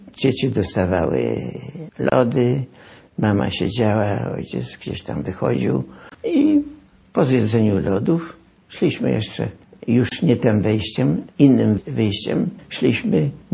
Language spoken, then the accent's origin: Polish; Wejherowo, Pomeranian Voivodeship, Poland; also born or lived in Gdynia; Na początku mieszkaliśmy w Gdyni, jak przyjechaliśmy z Wejherowa na ulicy Śląskiej.